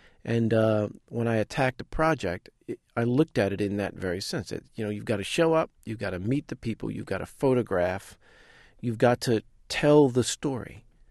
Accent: New Orleans, Louisiana, United States; It was growing up in New Orleans with your father being a jazz musician.

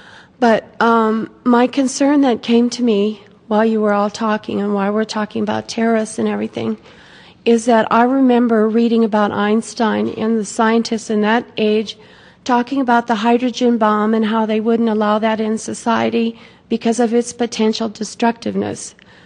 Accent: Littleton, Colorado, United States; I'm from Littleton, Colorado, and I'm a little bit out of place here.

